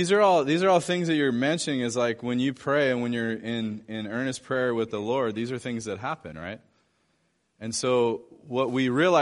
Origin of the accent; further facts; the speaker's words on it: United States; I mean, as an American, you're thinking, okay, what's going to blow up?